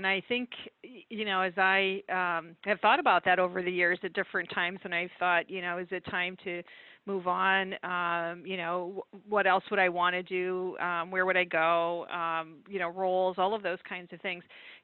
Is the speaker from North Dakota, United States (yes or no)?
yes; North Dakota, United States; I'm originally from North Dakota, so upper Midwest person, and, you know, love what I do.